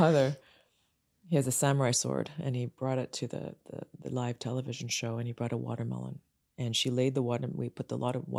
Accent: Kitchener, Ontario, Canada; also born or lived in Sudbury / Toronto; I was born in Canada, and I was born in a very small town called Sudbury, north of Toronto. Our family moved away from Sudbury to Kitchener, and I grew up in Kitchener up until grade 6, and then we moved to the suburbs of Toronto.

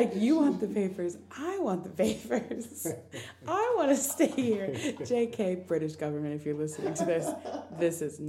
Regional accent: United States; accent: American; I know guys really love my American accent, which I don't understand.

